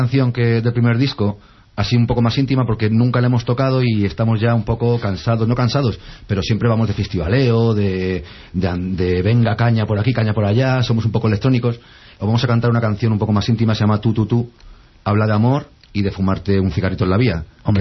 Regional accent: Madrid, Community of Madrid, Spain; somos todos de Madrid, aunque actualmente residimos en la sierra, pero sí, nos hemos crecido aquí

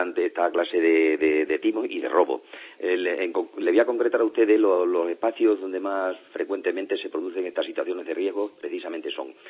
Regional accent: Extremadura, Spain; como se suele decir en mi tierra, que yo soy extremeño, nadie da duros a peseta.

